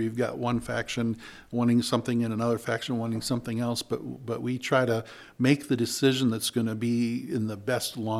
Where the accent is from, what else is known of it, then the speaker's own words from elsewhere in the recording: United States; I was born in Fulton County, went to Pettysville High School. I was gone for a little bit of time through college and the military, but we're from here.